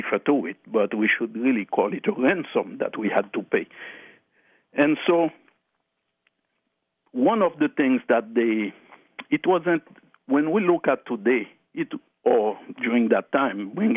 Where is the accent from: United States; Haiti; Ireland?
Haiti; Les Cayes, Sud; He came, he landed in my hometown of Lekai.